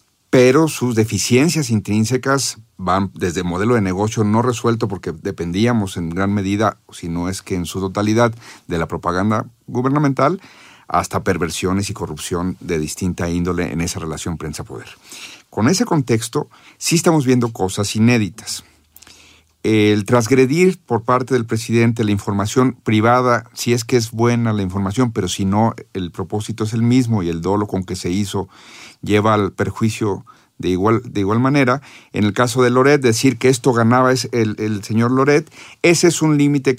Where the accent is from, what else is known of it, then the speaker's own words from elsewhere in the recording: Guadalajara, Jalisco, Mexico; yo soy de Guadalajara, lo digo con toda la carga